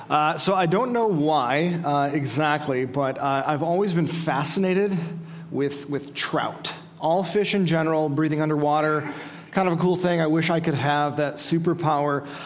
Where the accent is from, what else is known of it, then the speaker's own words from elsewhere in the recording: Midwest, United States; And since I grew up fishing here in the Midwest, I thought, I will do fine.